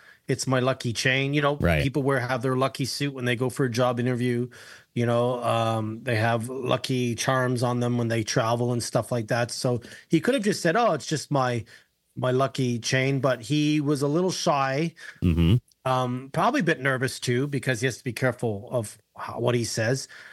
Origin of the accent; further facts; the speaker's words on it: Greece; I could have a shot because I'm brown and from Greece.